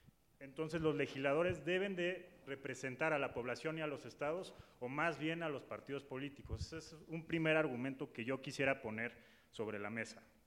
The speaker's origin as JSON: {"language": "Spanish", "region": "Mexico City", "country": "Mexico", "said": "soy de aquí, soy chilango"}